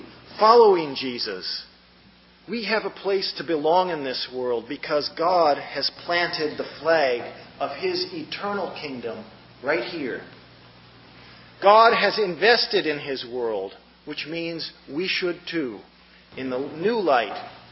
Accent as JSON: {"language": "English", "country": "Hong Kong", "tie": "born or raised there", "said": "growing up in Hong Kong, we used to call a double happiness, a multifaceted blessing."}